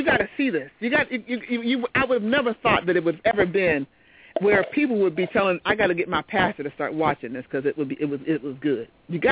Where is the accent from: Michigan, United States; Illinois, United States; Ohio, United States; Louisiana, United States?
Ohio, United States; Youngstown; I am a person from Youngstown. I'm very, very proud to be from Youngstown. And from the Hubbard area.